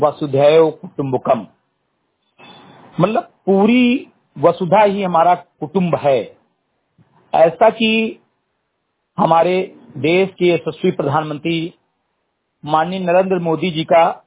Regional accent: Uttar Pradesh, India; ग्राम सभा समरी गडई विकासखंड बिरबुआ जनपद बहराइच का मूल निवासी हूं

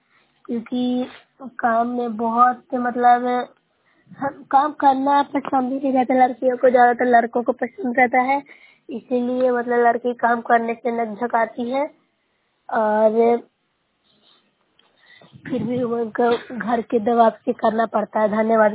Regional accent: Bihar, India; मैं नौसरा ब्लॉक से हूँ, जिला नालंदा से निवासी हूँ।

